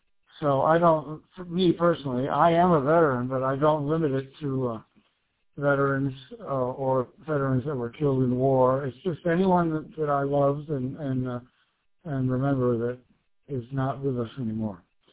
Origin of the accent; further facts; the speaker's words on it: Maine, United States; everyone that hears I'm from Maine, not everyone, but most people will say, well, I've been to Bar Harbor.